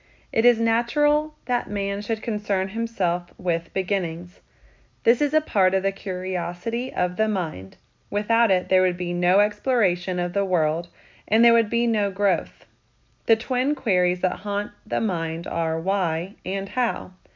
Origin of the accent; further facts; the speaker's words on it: Daytona Beach, Florida, United States; When I was a small boy growing up in Daytona Beach, Florida, I earned money doing various chores.